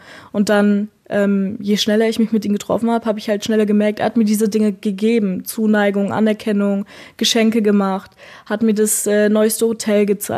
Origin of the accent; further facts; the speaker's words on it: eastern Germany, Germany; now in Switzerland; Nee, ich komme aus Deutschland, aus einer Kleinstadt, genau, oben im Osten.